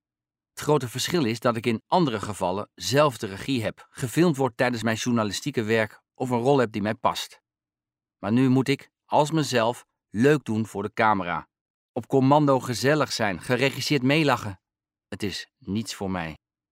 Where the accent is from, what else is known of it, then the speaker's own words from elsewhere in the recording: Vroomshoop, Overijssel, Netherlands; In het Twentse kanaaldorp Vroomshoop, waar ik ben opgegroeid, kwamen geen tv-stations langs.